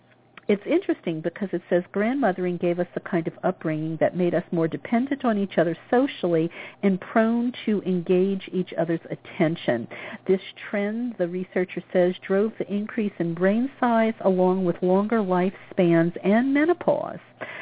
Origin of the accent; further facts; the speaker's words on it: Louisiana, United States; now in Los Angeles, United States; a dear childhood friend of mine is coming to visit from my home state of Louisiana